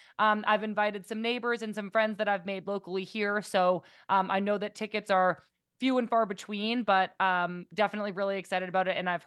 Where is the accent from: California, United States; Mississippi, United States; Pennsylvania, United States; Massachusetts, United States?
Massachusetts, United States; I grew up in Massachusetts, so probably a pretty similar setup to here in Vermont.